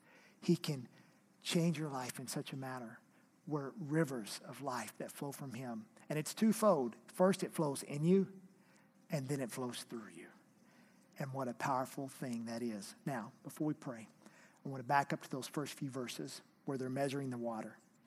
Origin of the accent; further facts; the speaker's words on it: Oklahoma, United States; I'm from Oklahoma. I didn't know that, you know.